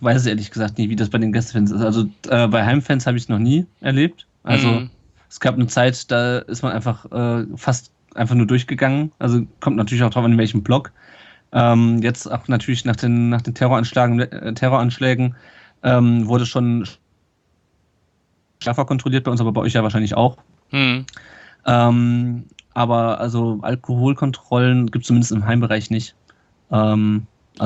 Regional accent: Kassel, Hesse, Germany; now in Stuttgart, Germany; ich komme auch ursprünglich nicht aus Stuttgart, das kommt ja auch hinzu. Ich komme ursprünglich aus Kassel. Ich bin also sogar noch näher an den VfB herangezogen im Laufe der Zeit.

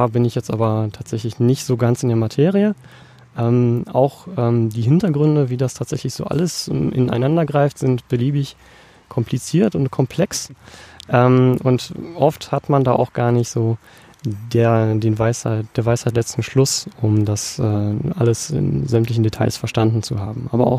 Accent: Northern Germany, Germany; Hoffentlich spreche ich das als Norddeutscher das richtig aus, diesen Namen.

